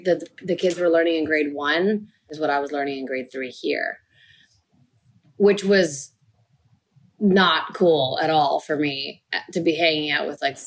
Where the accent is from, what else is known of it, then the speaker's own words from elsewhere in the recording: Canada; We're Canadian, so we were really nice about it.